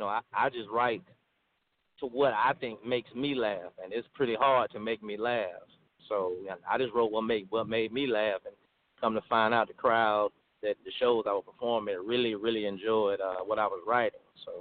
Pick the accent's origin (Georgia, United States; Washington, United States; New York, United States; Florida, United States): Florida, United States; Jacksonville; So being a hustler that I was raised in Jacksonville to be, I ended up turning it into a stage play.